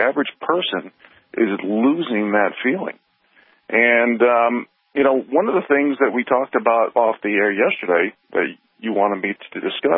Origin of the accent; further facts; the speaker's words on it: New York City, New York, United States; I had a dream growing up in New York City to move out to the Northern Rockies and do the mountain man thing.